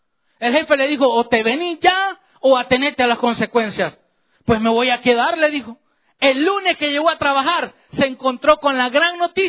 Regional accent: El Salvador; me llevaban a un parque allá en mi país, los que son del Salvador saben

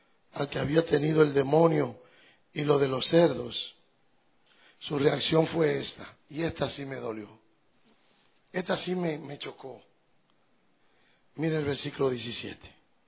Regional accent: Dominican Republic; now in United States; yo no vivo en Canadá, yo vivo en Florida, en Estados Unidos, soy dominicano

